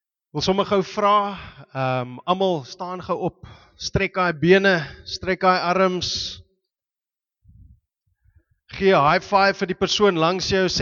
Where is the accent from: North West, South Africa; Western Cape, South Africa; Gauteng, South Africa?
Western Cape, South Africa; Stellenbosch; ek het in Stellenbosch groot geword. Ek is gebore nou amper 40 jaar terug, in Julie maand is het 40 jaar terug wat ek gebore is, en ek het daar skool gegaan in Stellenbosch, Ek was in Paul Roos Gymnasium tot by matriek